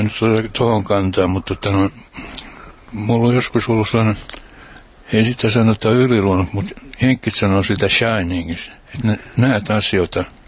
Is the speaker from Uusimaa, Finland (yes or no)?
yes; Porvoo, Uusimaa, Finland; also born or lived in Helsinki; Kun faija lähti Ruotsiin, mä olin 2,5-vuotias, niin mutsi jäi yksinhuoltaja siihen aikaan, oli aika vaikea. Niin se lähetti mut Porvoisen mummuun ja mufan luo.